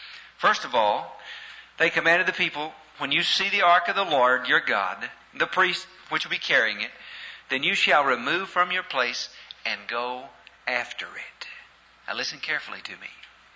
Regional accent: Pangburn, Arkansas, United States; Now, I am from Arkansas, and I was raised outside of Pangburn, Arkansas. I was born in Pangburn, Arkansas, raised outside of Pangburn, Arkansas, graduated from Searcy, Arkansas

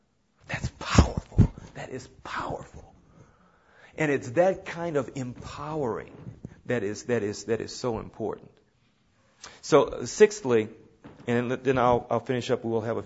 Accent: Houston, Texas, United States; back when I was a boy growing up in Third Ward in the African American community of Houston, Texas.

